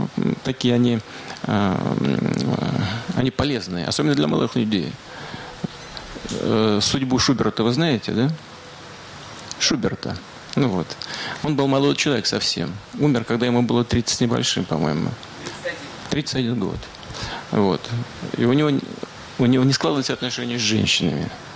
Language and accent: Russian; Saint Petersburg, Russia; Я сам из Ленинграда, из Петербурга.